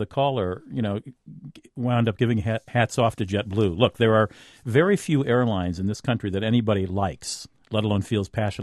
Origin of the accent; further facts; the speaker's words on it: St. Paul, Minnesota, United States; Northwest in my hometown of St. Paul.